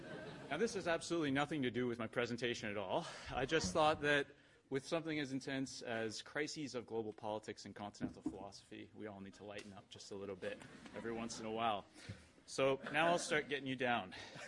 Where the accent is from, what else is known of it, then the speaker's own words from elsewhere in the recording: Canada; I'm here from Canada. I'm not German.